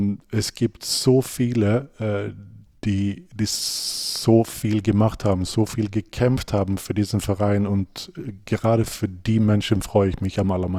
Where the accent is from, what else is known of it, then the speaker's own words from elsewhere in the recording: Sweden; aber ich als Schwede, ich habe es ja auch anders erlebt.